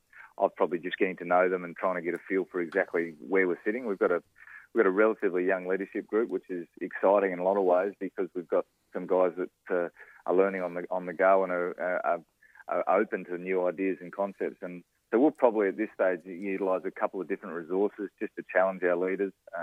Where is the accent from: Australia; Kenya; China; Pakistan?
Australia; Perth, Western Australia; also born or lived in United States; So I spent a couple of years in America, but I wouldn't really classify myself as an American. I pretty much grew up in Perth and spent most of my life over there.